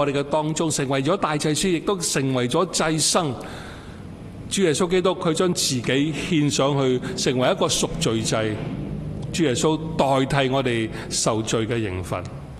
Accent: China; 在新年開始的時候跟我們中國人有點不同

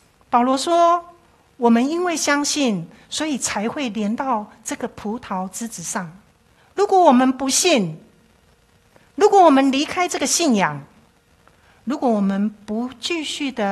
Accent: Chiayi, Chiayi County, Taiwan; also born or lived in Miaoli; 因为我是苗栗出生的，我是客家人，后来搬到嘉义去，因为我的奶奶住在嘉义。

